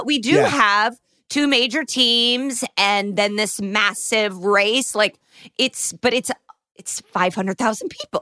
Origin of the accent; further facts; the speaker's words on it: Midwest, United States; I was raised in the Midwest that I didn't know.